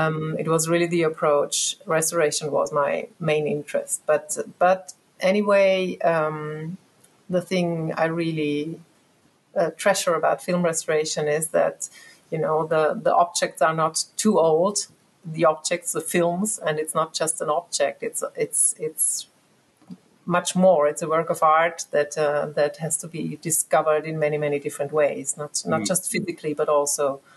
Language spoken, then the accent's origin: English; Styria, Austria; English is a second language; moved away as an adult; I'm from Austria originally, and it was kind of a long way.